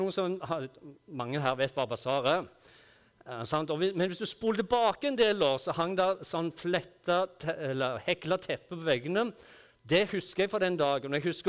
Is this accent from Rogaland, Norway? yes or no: yes; Bryne, Rogaland, Norway; jeg har vokst opp på Bryne, og det hører dere sikkert på dialekten. Jeg har en veldig avsleven dialekt